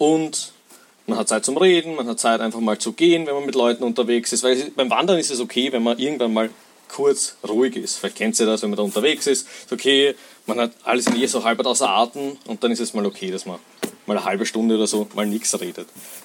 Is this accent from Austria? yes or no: yes; Vienna, Austria; ich bin aus Wien extra da und heute mit euch dieses Freudenfest zu feiern.